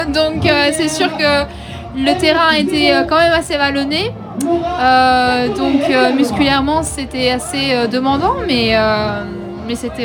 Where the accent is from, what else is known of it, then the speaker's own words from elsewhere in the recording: Limoges, Nouvelle-Aquitaine, France; j'ai grandi à Limoges. Je suis licenciée depuis quasiment mes débuts à l'AS Saint-Junien. Donc limousine d'adoption, mais limousine de cœur.